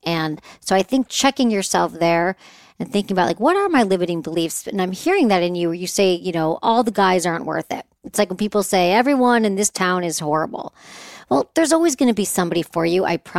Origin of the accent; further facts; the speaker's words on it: Michigan, United States; I grew up in Michigan as well. I never heard anybody talking about it.